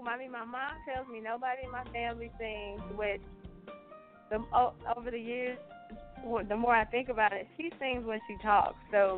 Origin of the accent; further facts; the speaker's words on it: Los Angeles, California, United States; now in South Carolina, United States; Currently I dwell in South Carolina. I'm originally from Los Angeles